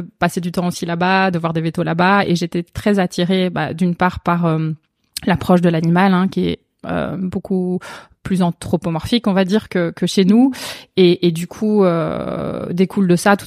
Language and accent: French; Belgium; born there; je suis née en Belgique. Évidemment, je suis retournée souvent en Angleterre. J'avais de la famille là-bas, donc toute petite, on y allait 3-4 fois par an.